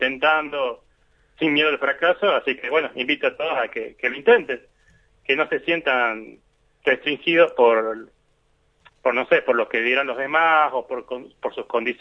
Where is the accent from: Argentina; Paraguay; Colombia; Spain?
Argentina; San Fernando del Valle de Catamarca, Catamarca; Sí, era de Capital, o sea, de San Fernando, sí, de Valle de Catamarca, y iba al Colegio Quintana en su momento.